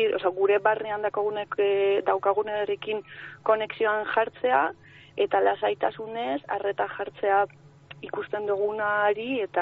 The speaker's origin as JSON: {"language": "Basque", "town": "Barakaldo", "region": "Basque Country", "country": "Spain", "tie": "born there", "said": "ni jaio nintzen Barakaldon."}